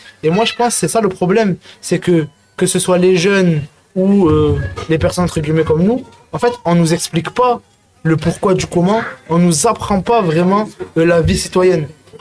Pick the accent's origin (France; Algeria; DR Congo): Algeria; Ben moi, par exemple, je suis un Algérien.